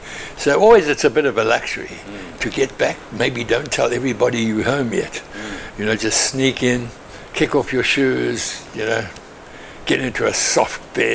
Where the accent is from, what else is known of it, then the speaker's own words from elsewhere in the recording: KwaZulu-Natal, South Africa; born there; I was born here in Zululand, north of the Tugela River, and I was the youngest of three boys, and born of a missionary family and teachers